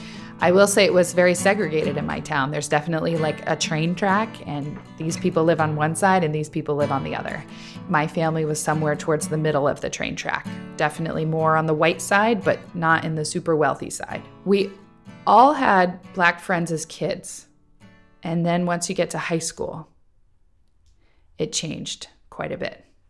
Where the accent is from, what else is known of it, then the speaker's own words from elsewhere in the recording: Indiana, United States; moved away; I'm originally from Indiana, and nobody in my community had my name. When I moved out to the East Coast, there was, you know, an Eastern European community.